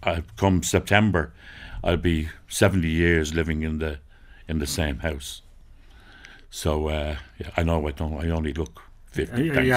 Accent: Dublin, Leinster, Ireland; I'm from Living Artane

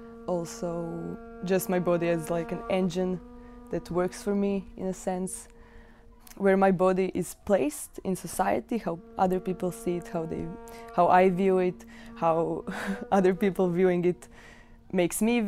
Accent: Zagreb, City of Zagreb, Croatia; English is a second language; I am from Zagreb.

